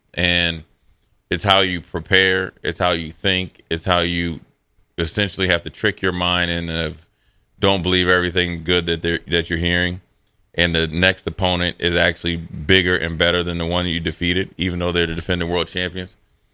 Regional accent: Minneapolis, Minnesota, United States; Obviously, I'm from Minneapolis and kind of keep an eye out.

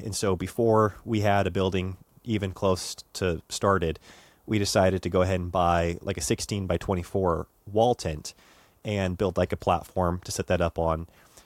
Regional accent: Centralia, Washington, United States; also born or lived in Bend; we moved back to my hometown in Centralia, Washington, because I was going to work with my father in his real estate business.

